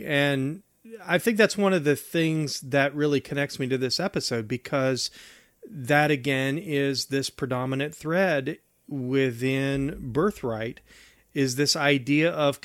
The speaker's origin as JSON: {"language": "English", "region": "West Virginia", "country": "United States", "said": "that's what everybody thinks of when I say I'm from West Virginia. But indeed, the culture is very, you know, very diverse, and there's not a lot of racial diversity in at least the area that I was from in West Virginia"}